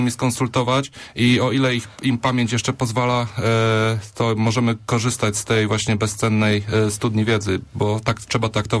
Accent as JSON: {"language": "Polish", "town": "Poznań", "region": "Greater Poland Voivodeship", "country": "Poland", "said": "jako tutaj poznaniacy Wielkopolanie"}